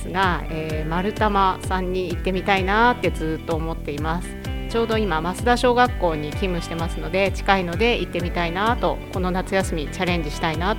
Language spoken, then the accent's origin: Japanese; Kitakami, Iwate, Japan; 岩手県北上市の出身です。